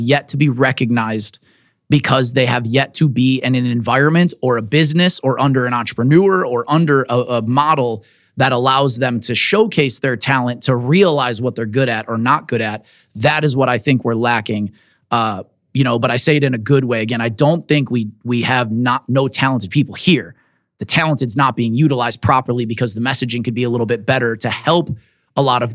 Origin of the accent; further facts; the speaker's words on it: Milwaukee, Wisconsin, United States; we moved back to like my hometown and we like made a difference.